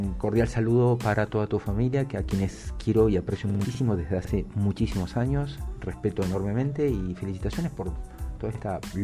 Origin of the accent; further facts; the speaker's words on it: Argentina; como no tenerlo presente como argentinos